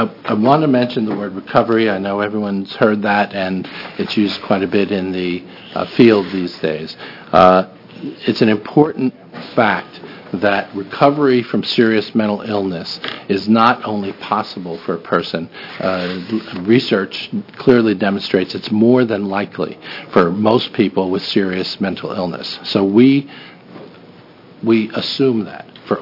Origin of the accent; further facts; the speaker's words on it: New Jersey, United States; I'm from New Jersey, so I can talk really fast, and, even with a slight accent.